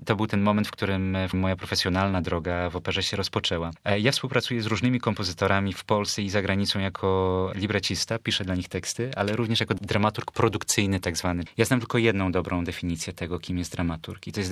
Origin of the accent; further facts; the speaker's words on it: Warsaw, Masovian Voivodeship, Poland; Jako mały chłopiec w Warszawie byłem członkiem Teatru Muzycznego Pantera, który wystawiał przeróżnego rodzaju musicale dla dzieci